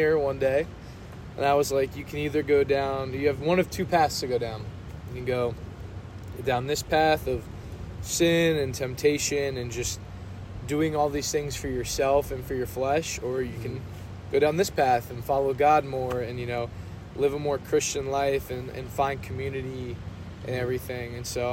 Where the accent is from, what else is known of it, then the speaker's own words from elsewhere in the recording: Raleigh, North Carolina, United States; I'm a senior here at High Point. I'm from Raleigh, North Carolina.